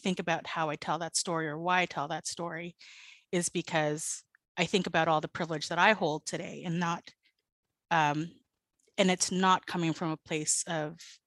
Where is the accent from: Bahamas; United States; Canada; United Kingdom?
Canada; Toronto, Ontario; also born or lived in Vancouver; born in Vancouver, raised in Toronto.